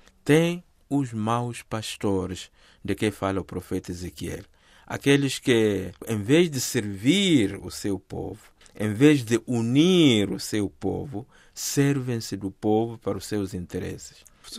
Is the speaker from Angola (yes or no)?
no; Mozambique; E eu que sou moçambicano, me recordo o longo diálogo em busca da paz, né?